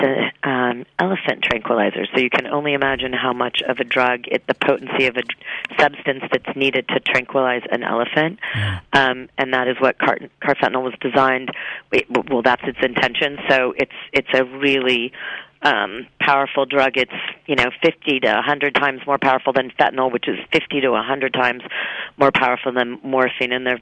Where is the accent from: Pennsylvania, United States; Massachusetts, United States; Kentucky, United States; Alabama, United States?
Kentucky, United States; you pick many states, West Virginia, Ohio, my home state of Kentucky.